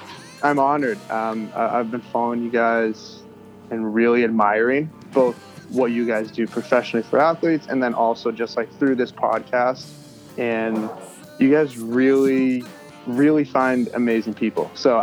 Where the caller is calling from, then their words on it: Los Angeles, California, United States; also born or lived in Boston, United States; So I'm right now in Los Angeles, California. So I moved out here in December, but I've been living in Boston the previous two and a half years.